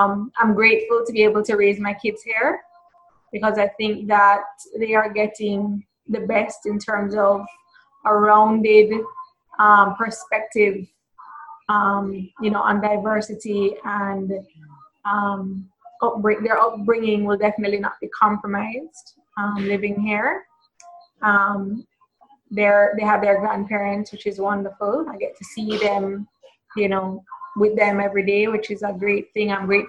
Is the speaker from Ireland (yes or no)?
no; Trinidad & Tobago; now in United States; I grew up in the Caribbean, so I knew what I was going